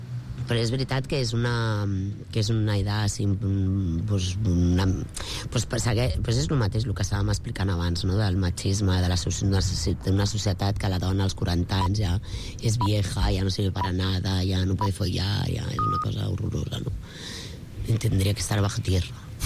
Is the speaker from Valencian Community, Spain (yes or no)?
no; Catalonia, Spain; Vull dir, que és que jo sóc catalana. Jo sóc catalana, a mi m'agrada molt, jo tinc la meva família aquí